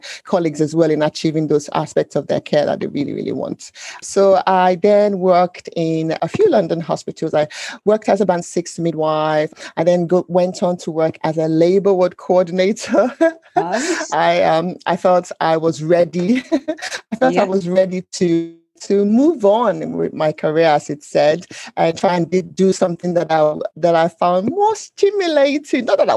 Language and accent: English; Nigeria; now in United Kingdom; growing up in Nigeria, I had no idea what that meant.